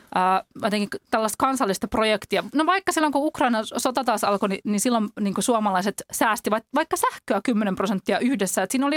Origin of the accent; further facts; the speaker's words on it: Turku, Southwest Finland, Finland; moved away as an adult; now in Helsinki, Finland; olen itse Turusta kotoisin, mutta on niin kuin pakko muutettu työn perässä tänne Helsinkiin ja edelleen kaipaan usein Turkuun